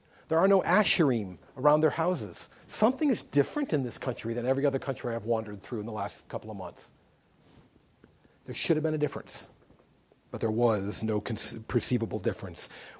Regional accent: Midwest, United States; Now, I grew up in the Midwest. I love the Midwest, okay?

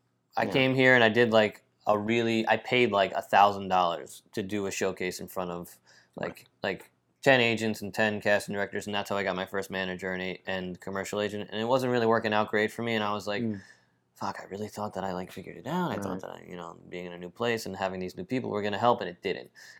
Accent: New York, United States; now in Los Angeles, United States; And I miss New York. I'm a New Yorker, you know. I miss New York so much.

